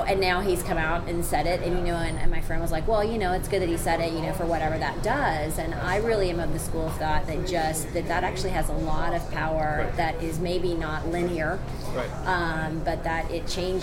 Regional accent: Tennessee, United States; well, I'm from Tennessee

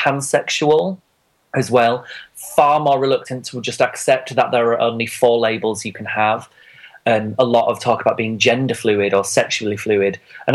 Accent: Yorkshire and the Humber, United Kingdom; Growing up near Bradford, I could well have been the only gay in the village.

